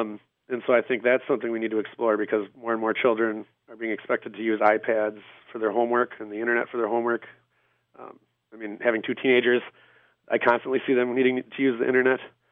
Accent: Rib Mountain, Wisconsin, United States; also born or lived in Wausau; I was born and raised here in the Wausau area. I was actually born in Wausau, and then my mom was a single mother most of my life, and she moved out to Rib Mountain by the time I was about four.

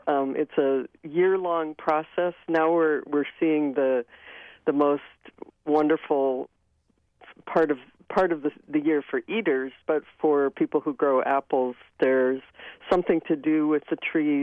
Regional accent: Iowa, United States; These days, I think Wisconsin is a state that has more diverse agriculture probably than my home state of Iowa.

